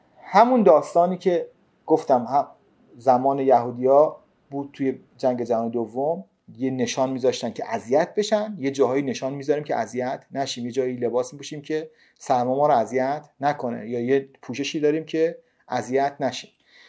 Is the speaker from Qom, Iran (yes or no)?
yes; Qom, Iran; همون دوره‌ای که من بچگیام قم بودم